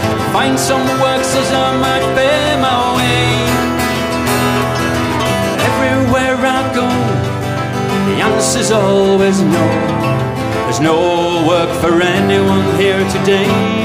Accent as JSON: {"language": "English", "region": "England", "country": "United Kingdom", "tie": "born or raised there", "said": "Now, I grew up in England in the 80s."}